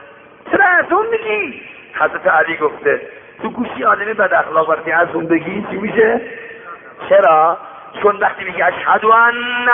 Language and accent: Persian; Shiraz, Fars, Iran; گفت شما اهل کجا هستی؟ گفتم شیراز.